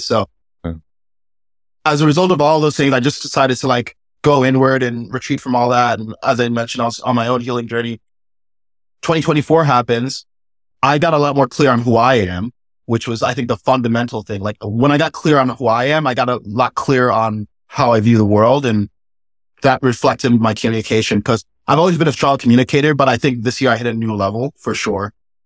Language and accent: English; New York, United States; I mean, I'm Black. I grew up in New York. I went to Harvard. I worked in tech.